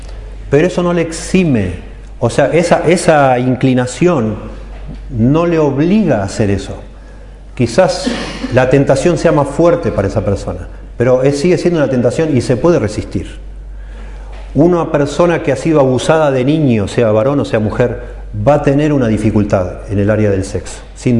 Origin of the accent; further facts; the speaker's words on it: Italy; Spanish is a second language; Pero no es porque soy italiano